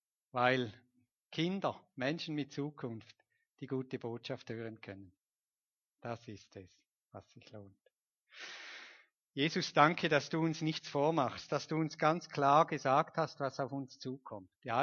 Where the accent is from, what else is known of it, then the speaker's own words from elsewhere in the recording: Switzerland; wir sind Schweizer und wir leben ja nicht von der Hand in den Mund